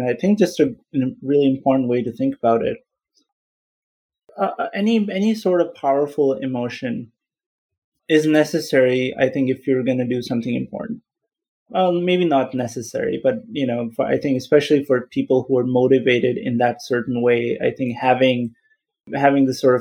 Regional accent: Pakistan; it was very different in many ways growing up in Pakistan and going to medical school in Pakistan

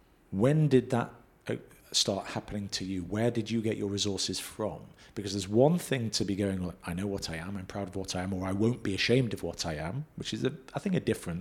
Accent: Manchester, North West England, United Kingdom; So growing up in a similar regard, even though I grew up in Manchester, an avid hater of football, I grew up with this pride around being a Jew, culturally and to some extent religiously, until that went away. I wouldn't say I'm an atheist, I'm more agnostic

